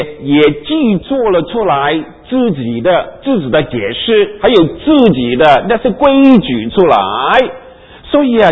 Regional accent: Hong Kong; 就等于我以前哈在香港长大的时候呢，那我们就替英国政府打工哈

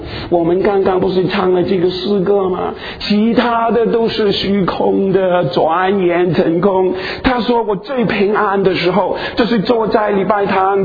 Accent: China; 我们中国人不是很喜欢送礼物的吗？

